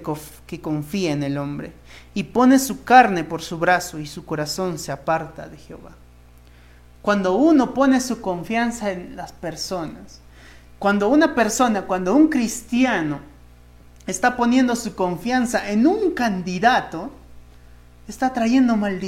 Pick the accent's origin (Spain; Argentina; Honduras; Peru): Peru; Tarma, Junín; born there; yo soy bien peruano, que me gusta la papa rellena, que me gusta la papa la huancaína, que me encanta la papa, el arroz, que me gusta mi tarma donde he nacido